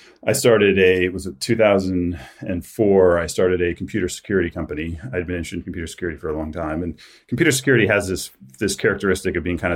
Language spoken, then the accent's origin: English; Ohio, United States; I grew up in Ohio and just the schools I went to in Ohio, for whatever reason, didn't teach me that.